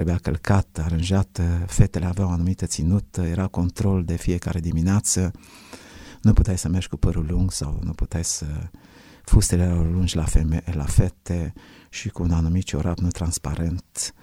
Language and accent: Romanian; Râmnicu Vâlcea, Vâlcea County, Romania; Acolo am crescut în Râmnicu Vâlcea cu o ură față de unguri.